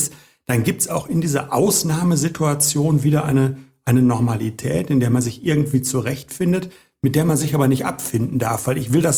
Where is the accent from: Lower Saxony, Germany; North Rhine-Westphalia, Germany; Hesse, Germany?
North Rhine-Westphalia, Germany; Hagen; born there; ich bin ja nur in Hagen geboren. Ich bin Kind des Bermuda-Dreiecks.